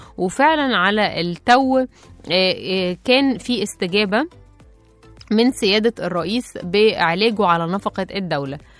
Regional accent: Egypt; طبعا احنا نحب دايما ان احنا كمصريين نركب الترند.

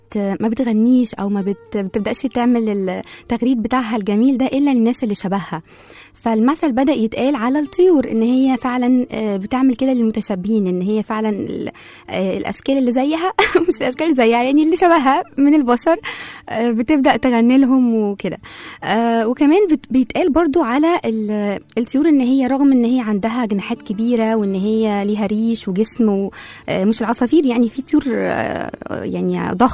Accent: Egypt; مش بس يعني تخصنا احنا كمصريين أو كعرب.

